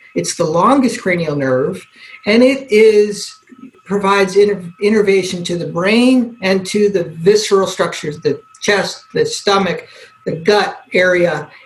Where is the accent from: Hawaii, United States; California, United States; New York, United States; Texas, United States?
Hawaii, United States; you know, I grew up in Hawaii, and I was Asian medicine was part of the culture there when I grew up.